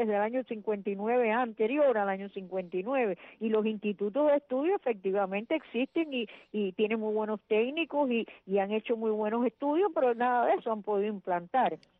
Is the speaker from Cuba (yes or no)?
yes; Cuba